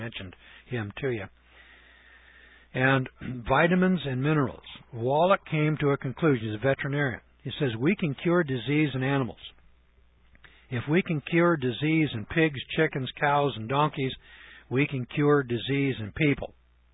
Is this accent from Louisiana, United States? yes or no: no; California, United States; Now I'm from California too.